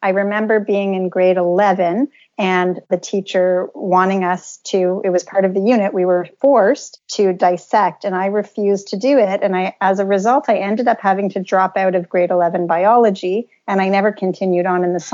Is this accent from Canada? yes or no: yes; Canada; I live in Canada and I grew up here in Canada.